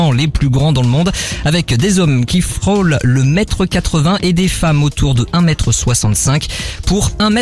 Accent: France; on est français

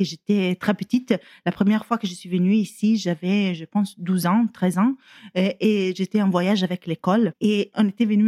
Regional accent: Italy; French is a second language; Mais même si je sais que quand je parle le français, on sent très bien que je suis italienne.

